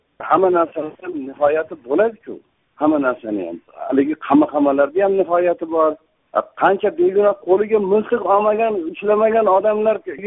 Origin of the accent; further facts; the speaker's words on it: Suzak, Jalal-Abad Region, Kyrgyzstan; men Suzoq tug'ilib o'sgan qishlog'im haqida katta bir tarixiy publistik narsa yozdim